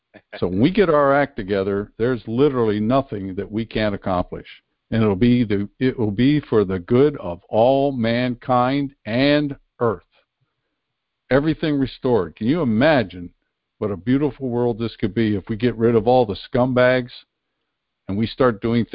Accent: United States; I grew up in Amish country, got along with the Amish people very well

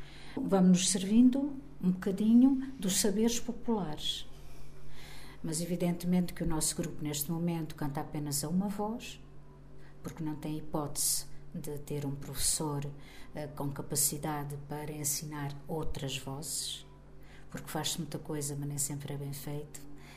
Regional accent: Santa Eulália, Portugal; vim a Santa Eulália, vim à minha terra a divulgar esse livro, e por cá ficaram

